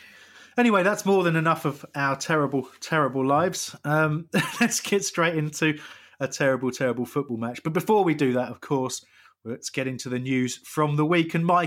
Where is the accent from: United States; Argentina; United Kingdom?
United Kingdom; Crawley, South East England; I'm from Crawley, but I cannot emphasise enough how little I care for them.